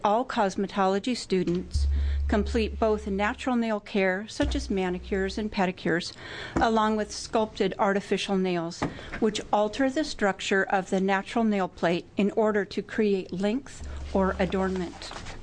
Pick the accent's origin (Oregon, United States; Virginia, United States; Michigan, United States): Oregon, United States; Eugene; Good afternoon. … I'm from Eugene